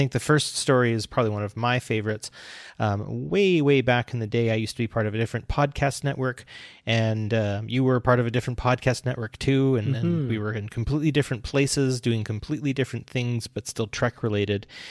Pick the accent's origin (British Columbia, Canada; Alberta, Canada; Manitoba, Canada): Alberta, Canada; I'm from Alberta. And you're like, yeah, but I'm from Northern Alberta. And then I'm like, I am from Northern Alberta.